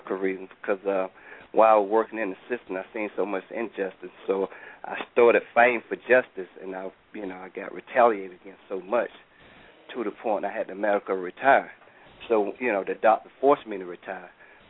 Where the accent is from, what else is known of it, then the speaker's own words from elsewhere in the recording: North Carolina, United States; I was growing up in North Carolina. I had friends that got in trouble.